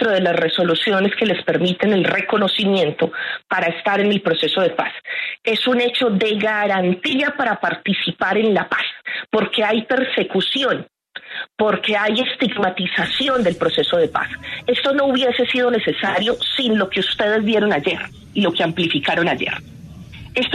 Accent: Antioquia, Colombia; born there; el departamento donde yo nací, aquí en el departamento de Antioquia.

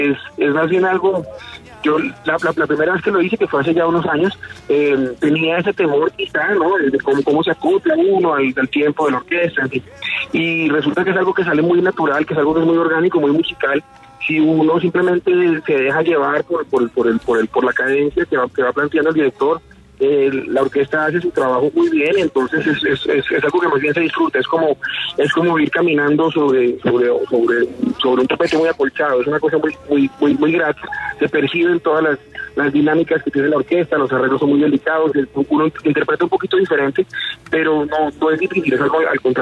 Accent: Bogotá, Colombia; Yo soy bogotano

